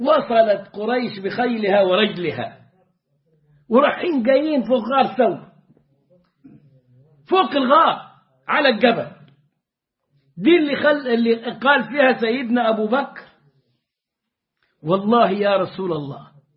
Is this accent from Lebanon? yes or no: no; Egypt; accent: Egyptian; زي ما بنقول احنا في لهجتنا المصرية